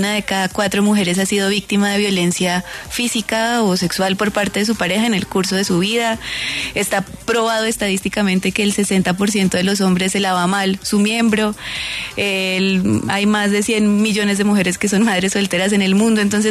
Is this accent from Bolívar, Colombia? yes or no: no; Cúcuta, Norte de Santander, Colombia; Pues bueno, sí, yo soy de Cúcuta.